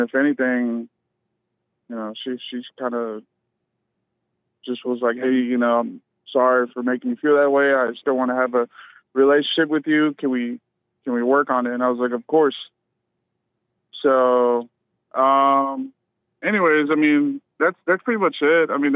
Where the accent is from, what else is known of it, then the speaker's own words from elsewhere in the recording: Dallas, Texas, United States; at least for me growing up in Dallas, Texas, I mean, they're mostly white.